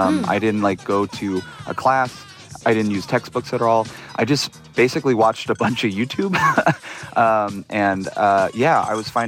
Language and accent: English; United States; And yeah, I'm not Japanese American, I'm Chinese American.